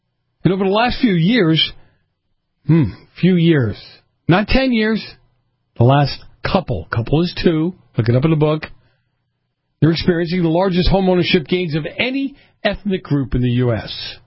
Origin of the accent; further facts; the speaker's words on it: Boston, Massachusetts, United States; Look at my family and others that I know, where I grew up in Boston.